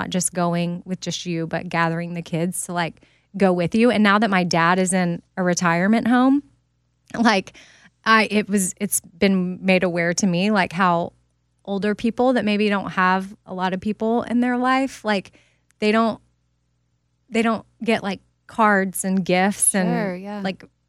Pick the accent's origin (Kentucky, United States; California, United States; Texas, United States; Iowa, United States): Texas, United States; I'm from Texas. It's like, don't mess with Texas.